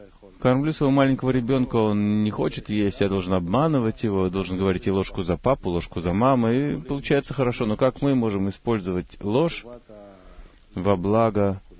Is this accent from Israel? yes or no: yes; Afula, Northern District, Israel; Russian is a second language; из Афулы.